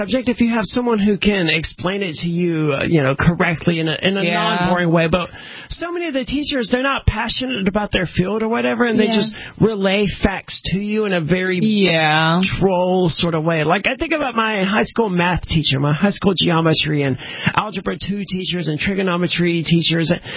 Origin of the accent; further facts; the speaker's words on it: Mississippi, United States; you're from Texas and I'm from Mississippi, and in both of those, sports ball is all people care about.